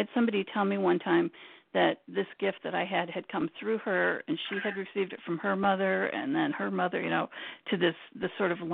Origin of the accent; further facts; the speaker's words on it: Detroit, Michigan, United States; moved away as an adult; now in Boston, United States; And we were in Michigan, growing up around Detroit.